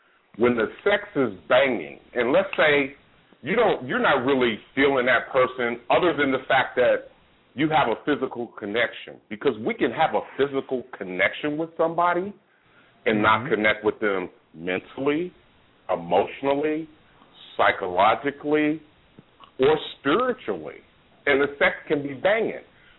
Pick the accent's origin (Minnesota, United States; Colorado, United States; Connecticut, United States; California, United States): California, United States; Oakland; now in Atlanta, United States; I'm 52 years old. I'm from Oakland, California, born and bred, and I live in the ATL.